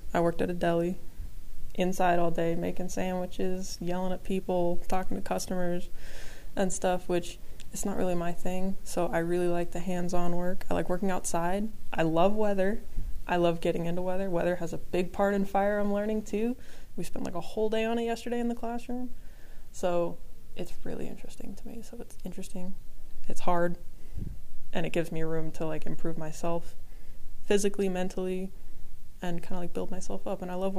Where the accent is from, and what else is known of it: North Carolina, United States; born or raised there